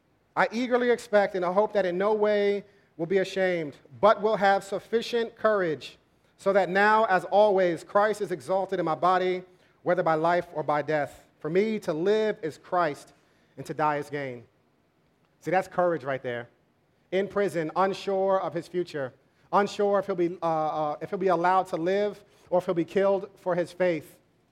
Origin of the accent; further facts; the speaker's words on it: New York, United States; But I grew up in Westchester, and Westchester, one of my weekly chores was doing landscaping and cutting the grass.